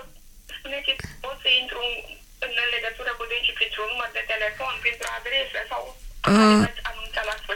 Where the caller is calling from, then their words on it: Bucharest, Romania; Sunt din București